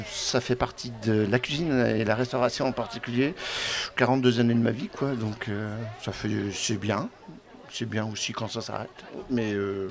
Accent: Cheverny, Centre-Val de Loire, France; Je suis originaire de Cheverny, donc je ne suis pas allé bien loin quand même.

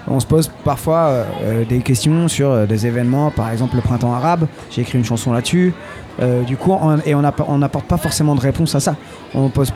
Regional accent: Clermont-Ferrand, Auvergne-Rhône-Alpes, France; Nous, on est de Clermont-Ferrand, dans le centre de la France.

